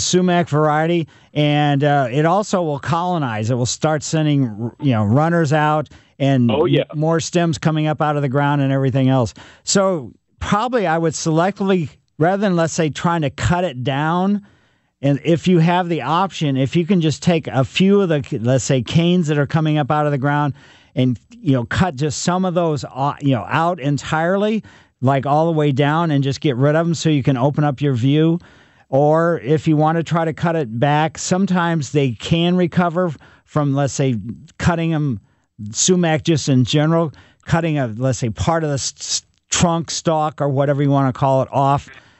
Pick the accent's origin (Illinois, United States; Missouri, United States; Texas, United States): Missouri, United States; Ellisville; So, yeah, I mean, growing up in Ellisville, there was Fitzer's.